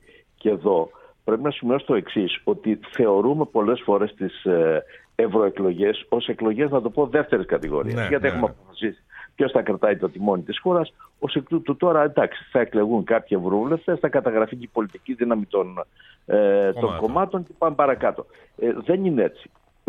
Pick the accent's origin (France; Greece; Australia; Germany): Greece; Peloponnese; σήμερα, ξέρω εγώ, πήγα στην Αρκαδία, την πατρίδα μου.